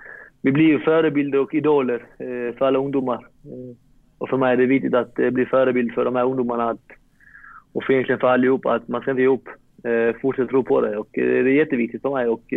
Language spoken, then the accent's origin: Swedish; Malmö, Skåne, Sweden; jag är från Malmö, och man har växt upp med att kolla på hans matcher.